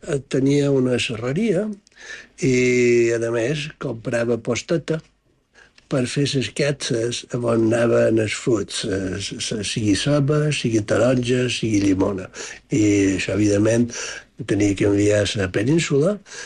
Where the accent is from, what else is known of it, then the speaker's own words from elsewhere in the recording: Palma, Balearic Islands, Spain; Vaig néixer a Mallorca. Vaig néixer... El primer puesto que vam viure era Capità Castell